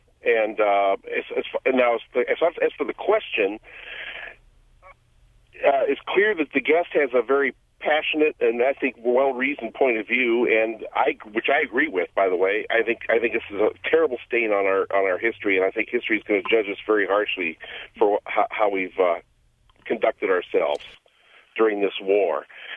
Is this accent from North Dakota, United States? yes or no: no; Louisiana, United States; I grew up in Louisiana, and some friends of our family, you know, lifelong friends of our family, are German